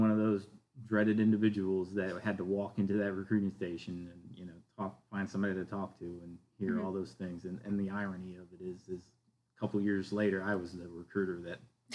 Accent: Virginia, United States; You're talking to a guy that, I was born and raised in Virginia. And so I had only traveled outside the States one time.

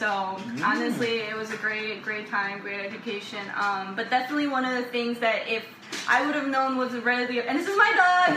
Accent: Tegucigalpa, Francisco Morazán, Honduras; English is a second language; now in United States; I'm an international student from Honduras, from the same city from as Alex. I'm from Tegucigalpa.

